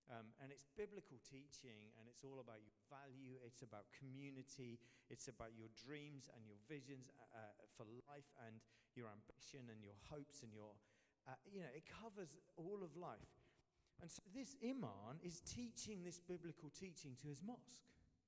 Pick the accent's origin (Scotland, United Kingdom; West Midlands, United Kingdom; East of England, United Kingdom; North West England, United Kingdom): East of England, United Kingdom; Luton; now in Southampton, United Kingdom; I come from Luton originally, which is why I live in Southampton.